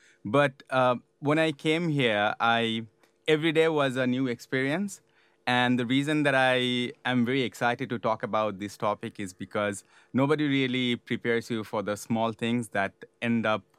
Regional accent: Bangladesh; moved away as an adult; now in New Zealand; I'm from Able, and I'm currently studying Master of Technology Innovation and Leadership. And I'm originally from Bangladesh. I used to work for Unilever for a long time and then moved to New Zealand.

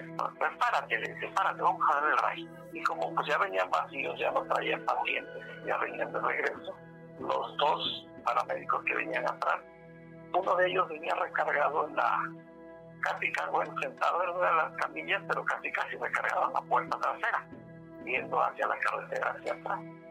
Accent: Guadalupe, Veracruz, Mexico; Aquí de donde yo soy, aquí de Guadalupe, pues no hay un hospital de primer nivel.

